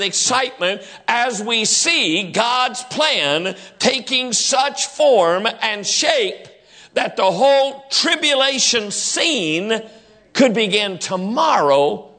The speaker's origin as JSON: {"language": "English", "region": "West Virginia", "country": "United States", "said": "I'm from West Virginia. Forgive me."}